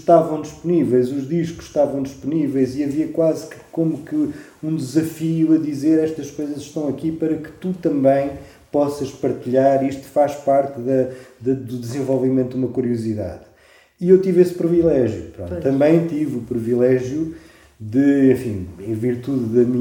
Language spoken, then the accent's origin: Portuguese; Spain; first language French; Portuguese is a second language; also born or lived in Brazil; Mas logo imediatamente nós fomos para a Espanha, nasci no Brasil, e, portanto, quando chegámos à Espanha, imediatamente comecei a falar espanhol também.